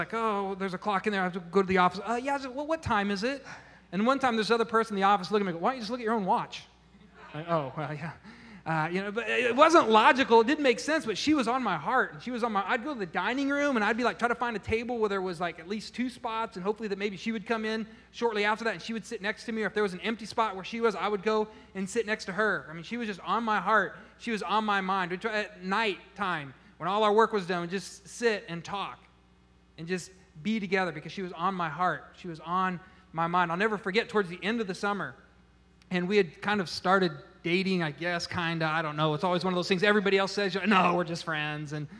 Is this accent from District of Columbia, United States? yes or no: no; Nebraska, United States; And I was there from Nebraska, just days, graduated from high school, moved up in May